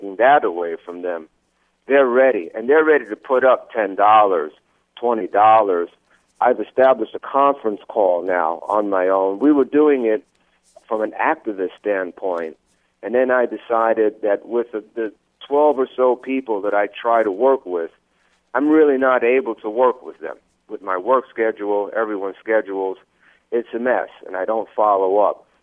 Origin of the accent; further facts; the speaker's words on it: New York, United States; I'm born and raised in New York